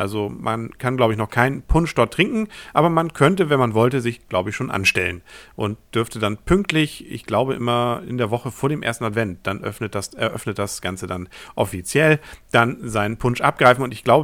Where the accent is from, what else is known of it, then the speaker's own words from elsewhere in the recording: Northern Germany, Germany; Da freut man sich ja als Norddeutscher